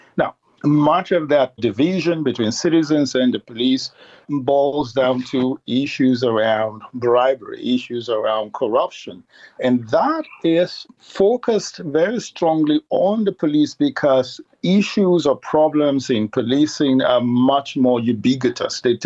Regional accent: Nigeria; moved away as an adult; now in Canada; I grew up in Nigeria and migrated to Canada for graduate studies and subsequently began my academic career.

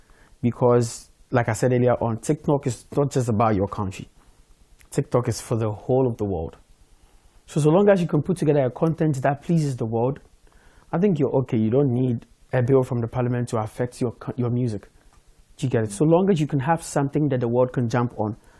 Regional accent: Ghana; And I had to do my best as a Ghanaian as well.

